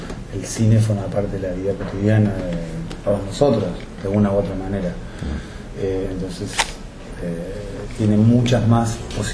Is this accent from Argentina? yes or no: yes; La Matanza, Buenos Aires Province, Argentina; Bueno, yo soy de La Matanza.